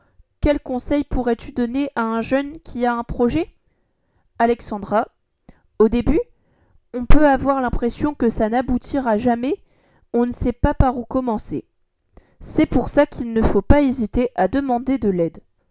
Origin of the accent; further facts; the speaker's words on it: Clamart, Île-de-France, France; Je suis née dans les Hauts-de-Seine à Clamart et j'y ai grandi, mais mes deux parents sont arméniens et je baigne dans cette culture depuis toujours. Je parle la langue, je fais de la danse arménienne, je suis proche de la communauté.